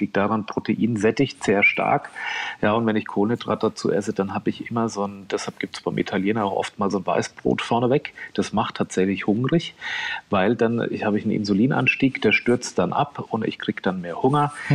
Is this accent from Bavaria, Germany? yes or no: yes; Aschaffenburg, Bavaria, Germany; Fränkisch, das ist meine ursprüngliche Heimat, wo ich herkomme, Aschaffenburg-Unterfranken.